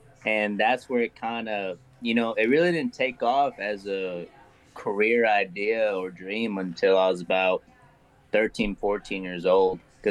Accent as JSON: {"language": "English", "town": "Seminole", "region": "Texas", "country": "United States", "said": "Yeah, so I'm from West Texas, Seminole, Texas"}